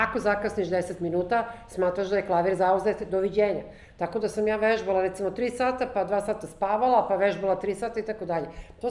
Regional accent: Belgrade, Serbia; now in Moscow, Russia; ja sam došla iz Beograda u kome nije baš mnogo se vežbalo

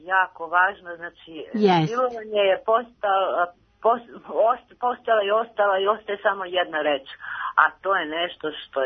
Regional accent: Niš, Nišava District, Serbia; Ja sam iz Niša.

